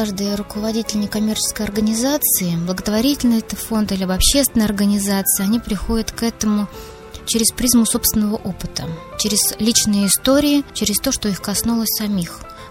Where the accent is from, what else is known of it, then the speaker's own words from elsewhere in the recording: Ryazan, Ryazan Oblast, Russia; Родилась я, росла, взрослела в нашем родном городе, городе Рязань.